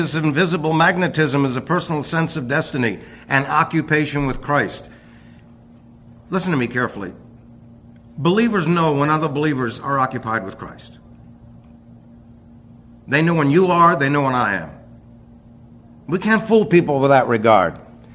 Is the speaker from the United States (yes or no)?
yes; New York City, New York, United States; born there; because I was born in New York City.